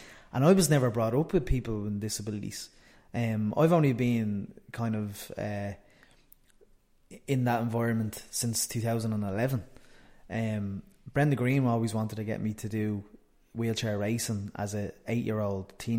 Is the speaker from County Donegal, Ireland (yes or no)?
no; Ballybrack, County Dublin, Ireland; I was brought up in Ballybrack. My mother and father had me quite young. They were teenagers, and I lived primarily with my mother's parents